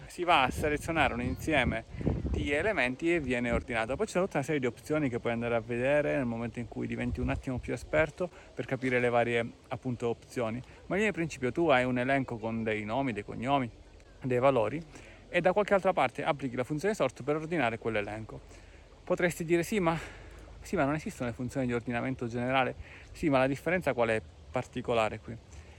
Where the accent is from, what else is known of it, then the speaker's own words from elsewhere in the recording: Calabria, Italy; E quindi vabbè, da calabrese, queste sono calabresità, c'è un luogo spettacolare.